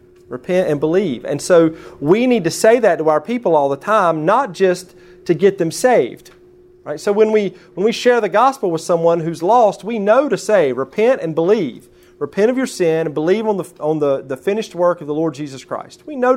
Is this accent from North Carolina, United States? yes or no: yes; Fletcher, North Carolina, United States; born there; before I was technically a North Carolina Baptist, because my dad graduated from Fruitland in 1974. And I was born in 1976 in Fletcher.